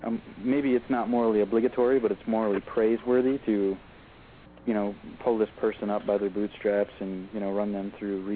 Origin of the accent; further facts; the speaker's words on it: United States; I think that, you know, as an American, my views are very similar to yours, Joe